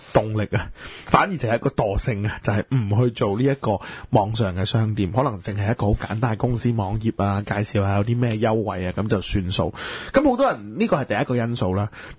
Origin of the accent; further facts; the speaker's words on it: Hong Kong; 尤其是我哋香港人係好怕丑嘅